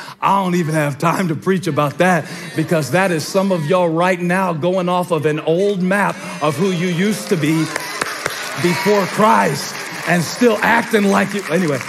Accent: Charleston, South Carolina, United States; now in Charlotte, United States; I grew up near Charleston and I live in Charlotte for over 15 years and I should know my way

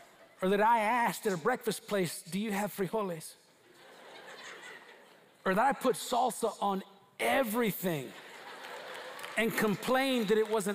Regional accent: San Antonio, Texas, United States; You know, growing up in San Antonio, my mom is Mexicana. Soy Mexicano.

